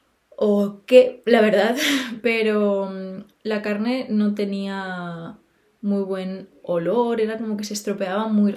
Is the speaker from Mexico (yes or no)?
no; Málaga, Andalusia, Spain; yo, aunque no nací en Málaga, sí que me he criado aquí, así que pues he aprovechado y me he venido a mi casa, casa de mi madre